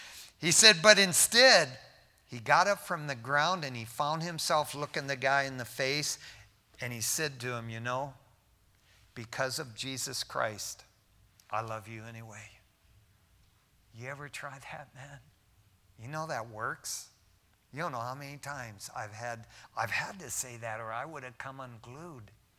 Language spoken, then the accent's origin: English; Detroit, Michigan, United States; I wasn't from there. I was from Detroit.